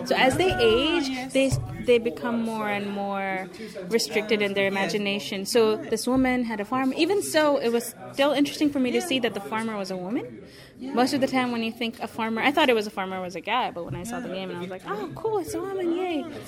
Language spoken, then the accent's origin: English; Dubai, United Arab Emirates; also born or lived in United States; I didn't grow up in America, so I'm not American-American. I grew up in the Middle East.